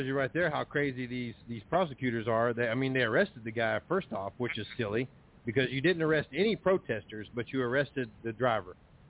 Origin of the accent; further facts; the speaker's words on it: Missouri, United States; I'm from Missouri. You got to show me.